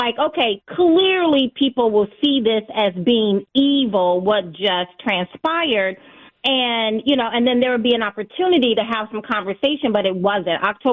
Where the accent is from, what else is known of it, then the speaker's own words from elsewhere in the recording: United States; my identity and a search for identity for me as an American, as a Black person, as a Christian, as someone who's come from a broken family situation.